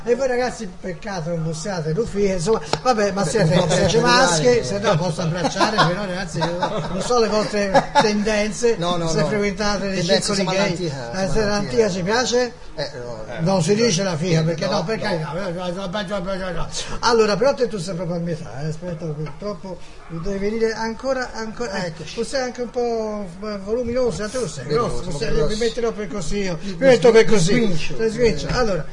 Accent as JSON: {"language": "Italian", "town": "Florence", "region": "Tuscany", "country": "Italy", "said": "allora, ragazzi, sono fiorentino, sei fiorentino."}